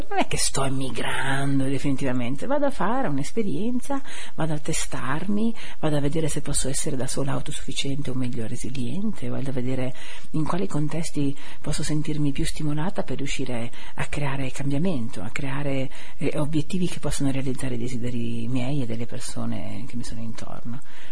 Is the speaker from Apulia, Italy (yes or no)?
no; Liguria, Italy; chiaramente essendo ligure, c'è un certo talento per il fatto di consumare meno